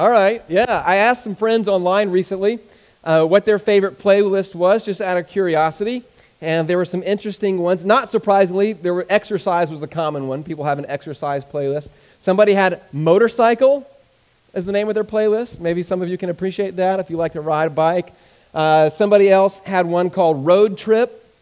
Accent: Nashville, Tennessee, United States; I grew up in Nashville, Tennessee, Music City, USA, and I vowed as a young kid that I would never, ever listen to country music.

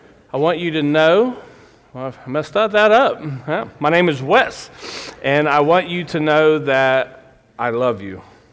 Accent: Appalachia, United States; Now, I'm an Appalachian kid, and our music comes from the hills, right?

